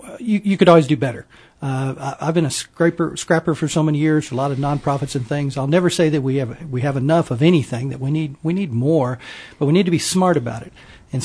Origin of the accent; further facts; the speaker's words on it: Lubbock, Texas, United States; If you were a kid growing up in Lubbock between 52 and 92